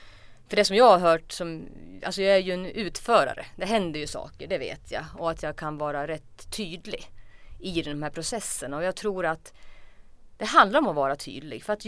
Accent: Borlänge, Dalarna County, Sweden; moved away; Jag kommer från Borlänge från början. Jag hörs kanske på min dialekt. Men det är 20 år sedan jag lämnade Borlänge. 30 år sedan jag lämnade Borlänge också.

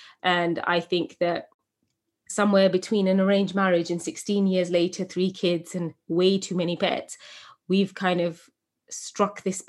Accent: England, United Kingdom; As a young woman growing up in England from a Bangladeshi home, first generation British

